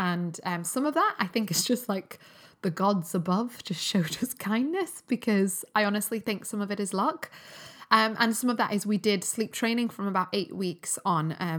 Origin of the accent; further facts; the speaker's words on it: England, United Kingdom; accent: English; because I'm English accent